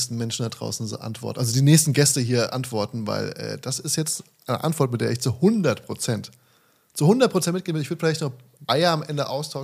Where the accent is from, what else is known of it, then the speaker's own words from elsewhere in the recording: Hesse, Germany; Ich bin eigentlich in der Bergstraße aufgewachsen.